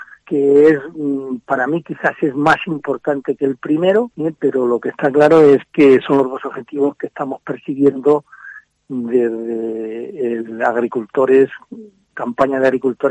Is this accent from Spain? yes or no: yes; Spain; en España llevamos ya años. ¿Por qué? Pues porque estamos aquí, somos el sur de Europa y estamos aquí ya sufriéndolo hace años.